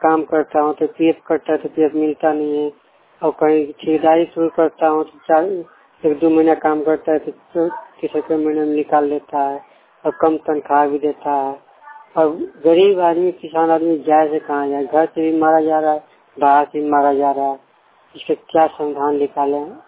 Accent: Jharkhand, India; झारखंड के रहने वाला हूँ।

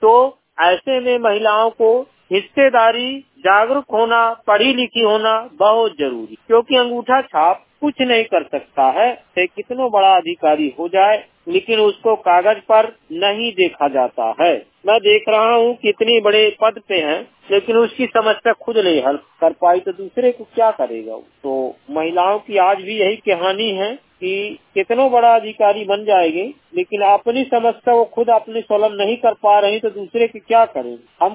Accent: Madhya Pradesh, India; बांधवगढ़ जिला उमरिया का निवासी

